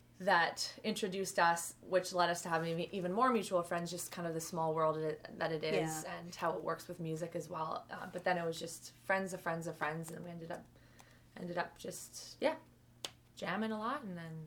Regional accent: Edmonton, Alberta, Canada; I'm from Edmonton, which is also in the prairies.

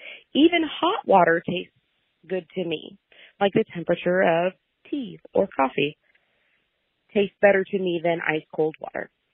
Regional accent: Mooresville, Indiana, United States; I am from Mooresville, Indiana.

